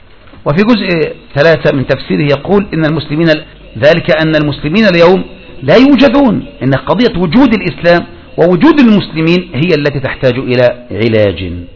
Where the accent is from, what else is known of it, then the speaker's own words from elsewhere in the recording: Egypt; مساكين والله يا أخواني طلبة العلم عندنا في مصر.